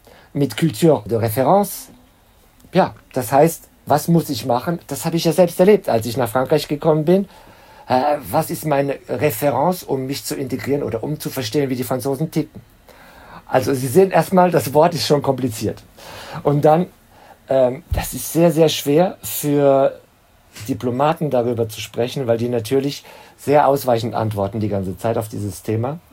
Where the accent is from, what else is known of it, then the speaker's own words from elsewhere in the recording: Germany; moved away; dann schaffe ich auch ein falsches Bild von meinem Heimatland, weil ich meine, ich bin jetzt schon länger weg